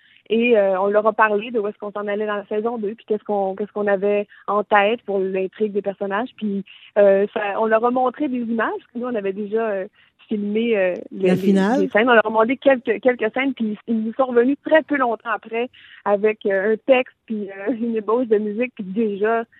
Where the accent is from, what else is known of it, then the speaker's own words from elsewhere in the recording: Quebec, Canada; Moi, je viens du Bas-Saguenay